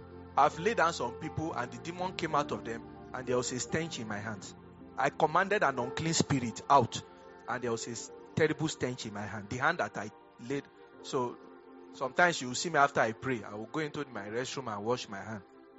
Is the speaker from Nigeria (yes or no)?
yes; Lagos, Nigeria; But me, I came from Lagos, and I have a very nice way of doing my thing.